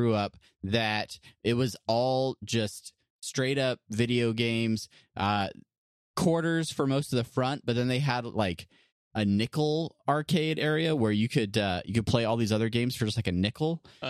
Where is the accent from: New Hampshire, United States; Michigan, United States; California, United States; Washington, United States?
California, United States; San Diego; My favorite team, the Padres, because I love disappointment and I love heartache, and I grew up in San Diego.